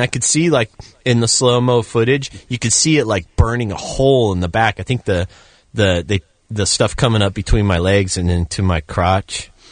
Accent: Long Beach, California, United States; I'm from Long Beach. Like, it's cold if I have to wear long pants

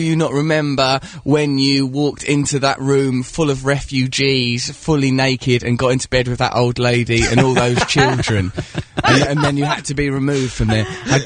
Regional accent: England, United Kingdom; I think what it might be is because I'm English

